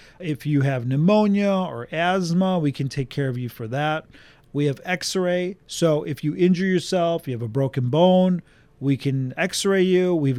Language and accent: English; Chicago, Illinois, United States; No, I was born and raised in Chicago.